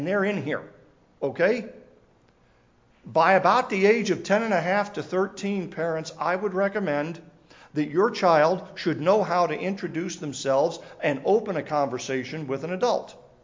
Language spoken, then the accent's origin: English; Alaska, United States; I was born and raised in Alaska in the 1970s and 80s.